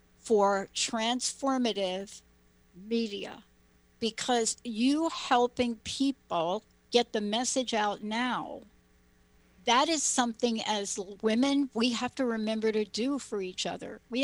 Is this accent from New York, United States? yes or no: yes; New York City, New York, United States; also born or lived in New Jersey; I'm a kid from New York. I'm a girl from the Bronx. I'm a kid that grew up in the projects. You know, I didn't even know there was grass till we moved to New Jersey.